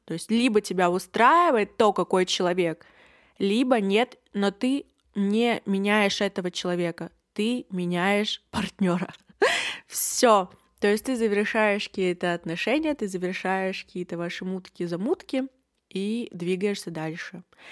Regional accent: Yekaterinburg, Sverdlovsk Oblast, Russia; мне 22, и я из Екатеринбурга

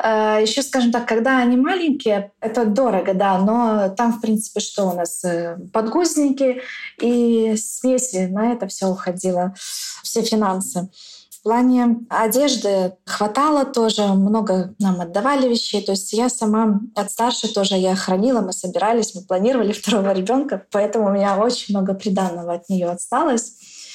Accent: Belarus; Мы из Беларуси.

